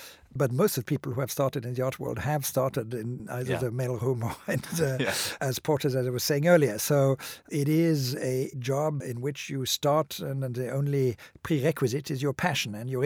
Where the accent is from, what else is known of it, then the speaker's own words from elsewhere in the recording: Basel, Basel-Stadt, Switzerland; I grew up in, and I was born in Basel in Switzerland. And that's a city which, despite its relatively small size, has a fantastic tradition in the arts.